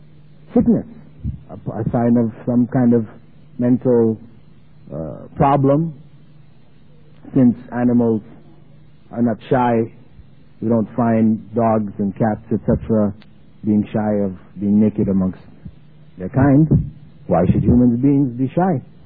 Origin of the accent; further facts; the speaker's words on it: Jamaica; born there; I was born in Jamaica, which is an island.